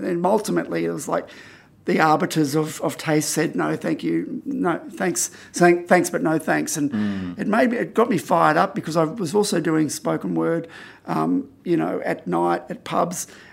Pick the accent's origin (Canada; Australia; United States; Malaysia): Australia; Bondi, New South Wales; when I say to people, "Oh, I come from Bondi," they're like, "Oh," you know, they think I'm some sort of hipster or some sort of, some sort of cool person.